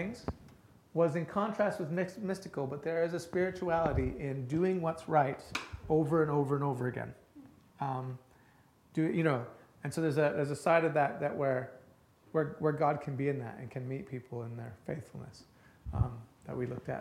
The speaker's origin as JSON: {"language": "English", "region": "Minnesota", "country": "United States", "said": "I'm from Minnesota and everything's flat there."}